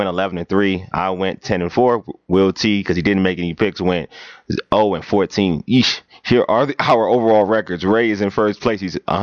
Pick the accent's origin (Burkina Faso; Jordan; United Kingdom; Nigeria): Nigeria; Y'all know I'm Nigerian.